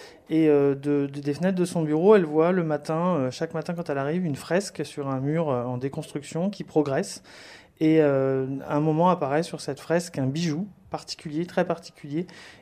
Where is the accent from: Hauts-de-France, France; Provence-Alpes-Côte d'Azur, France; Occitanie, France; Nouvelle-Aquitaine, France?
Hauts-de-France, France; Compiègne; now in Troyes, France; j'ai 49 ans, je suis né à Compiègne et j'ai fait toute ma première partie de scolarité à la Croix-Saint-Ouen et à Compiègne. Et depuis quelques années maintenant, après des études à Reims, j'habite à Troyes